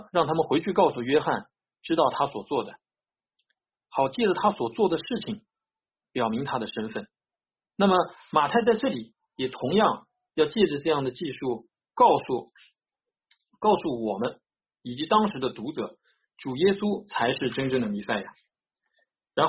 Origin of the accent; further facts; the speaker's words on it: China; 因为我们中国人老话说，家和万事兴嘛